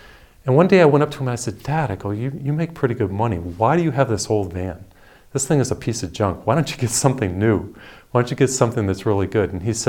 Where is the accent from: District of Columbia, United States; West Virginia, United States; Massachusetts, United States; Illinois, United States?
Massachusetts, United States; I grew up in Massachusetts. They were kind of like our royalty.